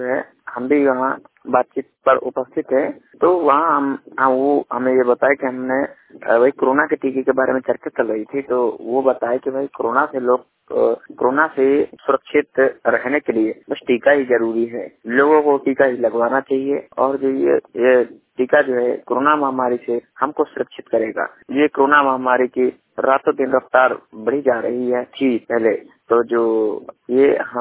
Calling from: Banda, Uttar Pradesh, India; जिला बांदा, उत्तर प्रदेश से।

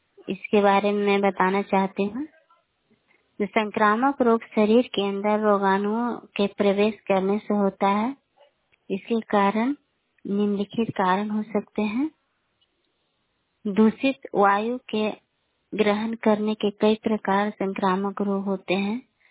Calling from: Dasauti, Bihar, India; मैं औरंगाबाद जिला से बोल रही हूँ। मेरा गांव दसौती और पंचायत बलिया हुआ।

